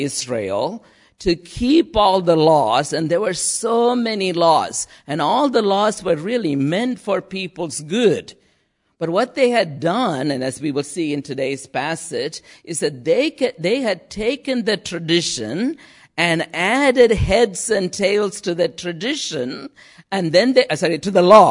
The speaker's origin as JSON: {"language": "English", "country": "India", "tie": "born or raised there", "said": "I grew up in India in a pretty conservative family, although I myself wasn't a committed Christian."}